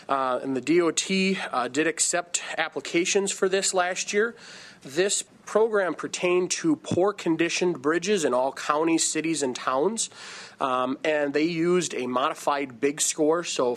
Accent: Tripp, South Dakota, United States; District 21. I hail from Tripp, South Dakota.

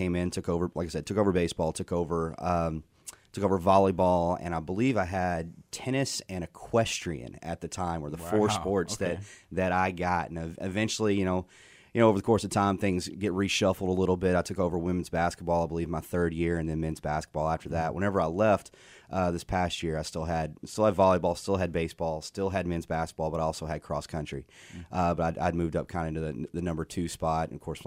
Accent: Fairfield, Texas, United States; also born or lived in Nacogdoches, Texas, United States; I'm from Fairfield, Texas, born there, raised there. I'm a small-town guy myself.

